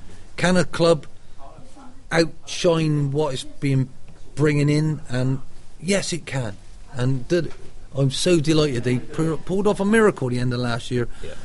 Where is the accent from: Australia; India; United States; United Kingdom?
United Kingdom; Bristol, South West England; Being as naive as I was coming from Bristol, wet behind the ears